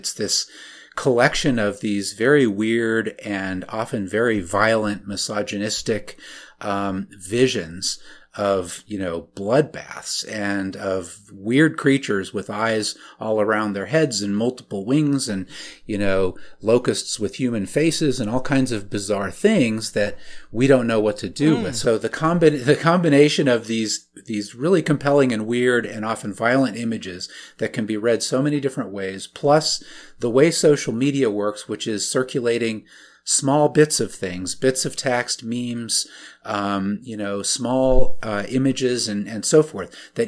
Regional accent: Alaska, United States; Yeah, so I grew up mostly in Alaska in conservative evangelical Christian circles

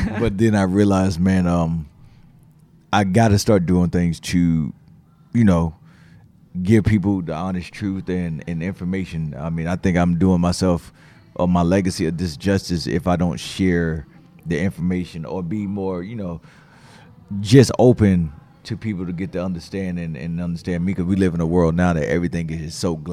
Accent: Miami, Florida, United States; also born or lived in South Carolina / North Carolina; I'm from Miami, Florida, by way of South Carolina, by way of North Carolina.

